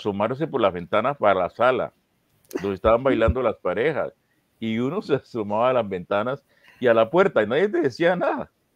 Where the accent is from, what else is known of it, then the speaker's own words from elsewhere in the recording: Santa Catalina, Bolívar, Colombia; Yo de niño miraba mucho le comento, en Santa Catalina, donde yo nací, que era un pueblo del Caribe, etcétera, etcétera, no había luz en ese momento